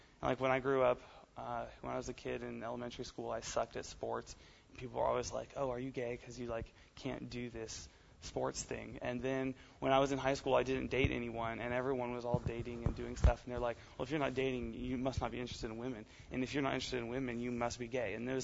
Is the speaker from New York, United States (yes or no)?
no; California, United States; I'm from California, so the situation there is a little different, too, even. I grew up in a Christian home